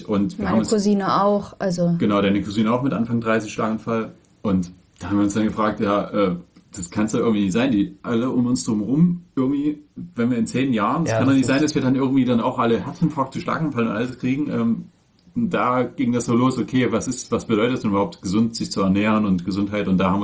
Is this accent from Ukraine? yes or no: no; Dresden, Saxony, Germany; Da waren wir jetzt 2-mal eine Woche in Dresden, wo ich herkomme, zu Besuch